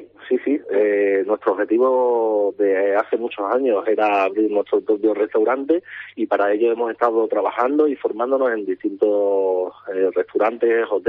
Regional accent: Malpartida, Extremadura, Spain; Yo soy de Malpartida, ¿sí? Y en Malpartida las charcas

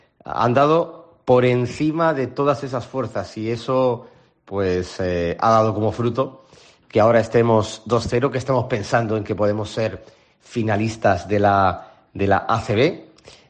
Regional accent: Region of Murcia, Spain; Yo soy un murciano agradecido a la gestión de este club.

